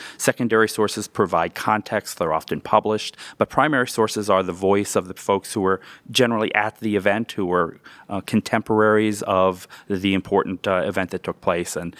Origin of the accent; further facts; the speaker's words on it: Pennsylvania, United States; So after a long career, I decided to come back to my hometown, make a contribution to the history of the folks that I grew up with. My dad worked at Edgar Thompson. My grandfather worked in the mills at Rankin, and this is home base for me.